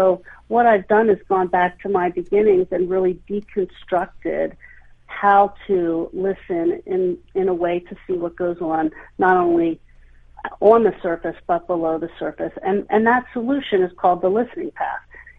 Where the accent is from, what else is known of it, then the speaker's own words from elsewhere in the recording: Hershey, Pennsylvania, United States; I grew up in Hershey.